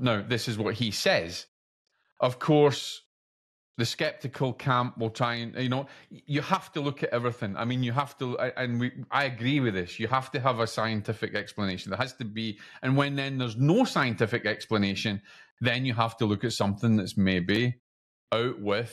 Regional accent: Scotland, United Kingdom; I don't know if I'm saying that right because I'm Scottish.

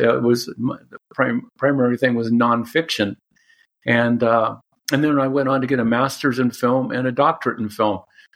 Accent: California, United States; also born or lived in Los Angeles; I'm a Californian, yeah.

